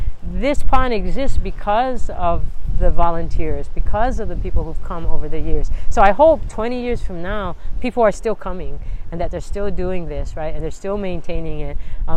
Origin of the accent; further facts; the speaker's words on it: Kaimuki, Hawaii, United States; now in Waimanalo, United States; I love the Windward Side, even though I grew up in Kaimiki. I've been living out Windward Side. We moved out to Waimanalo in 88